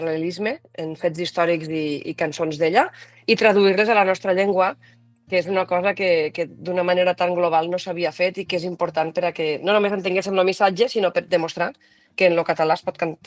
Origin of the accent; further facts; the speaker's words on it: Tortosa, Catalonia, Spain; jo sóc una tortosina de soc arrel, però que quan me pregunten d'on sóc, dic de l'Ebre